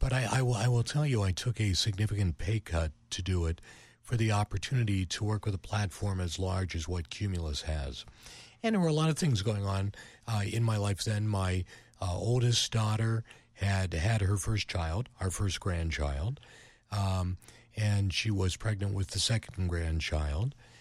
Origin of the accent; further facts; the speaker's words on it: Pittsburgh, Pennsylvania, United States; also born or lived in Cleveland; No, actually, I'm from Pittsburgh. We were living in Cleveland, and we ran McVeigh Media out of there for 28 years.